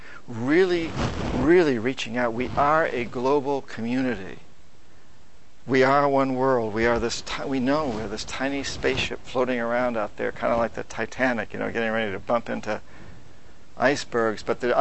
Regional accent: New Hampshire, United States; When I was a kid, I grew up in New Hampshire, and I come from about 300 years of Yankee Calvinists in New Hampshire and Vermont, Puritans, and I can date my heritage back to Thomas Paine.

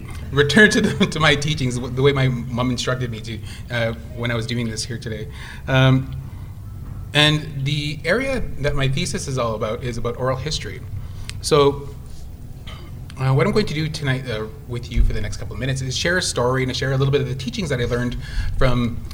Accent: Ontario, Canada; I'm originally from Sagging First Nation

